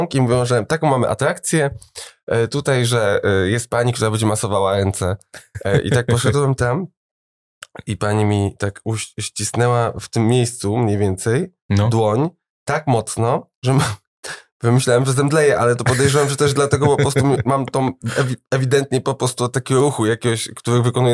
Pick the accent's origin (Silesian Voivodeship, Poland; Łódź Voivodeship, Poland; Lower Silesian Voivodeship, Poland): Łódź Voivodeship, Poland; Łódź; Ja pochodzę z Łodzi